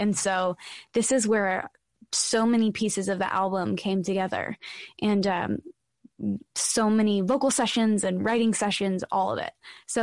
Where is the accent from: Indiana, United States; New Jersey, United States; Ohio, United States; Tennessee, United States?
Tennessee, United States; Nashville; growing up in Music City, the just this huge mosaic of so many different genres and so many different styles and sounds.